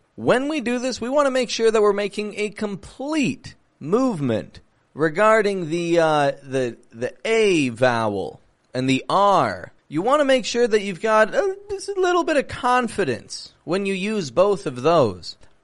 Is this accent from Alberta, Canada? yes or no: no; Toronto, Ontario, Canada; I'm from Toronto, Canada, and just moved in to a new house not too far away, just on the other side of the city here.